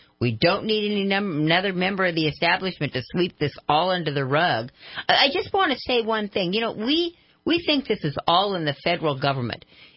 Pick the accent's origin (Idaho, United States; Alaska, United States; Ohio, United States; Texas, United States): Idaho, United States; Twin Falls; I came from Twin Falls, Idaho, came into this whole thing, wasn't privy to that power structure